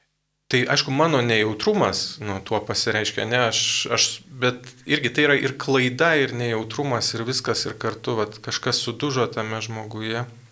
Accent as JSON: {"language": "Lithuanian", "town": "Varėna", "region": "Alytus County", "country": "Lithuania", "said": "Aš iš Varėnos, jeigu ką tai."}